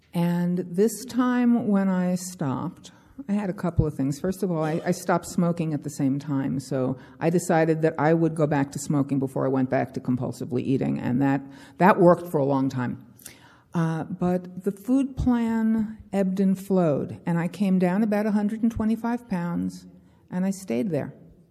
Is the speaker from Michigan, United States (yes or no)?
no; Baltimore, Maryland, United States; I'm a compulsive eater. And I come from Baltimore, Maryland.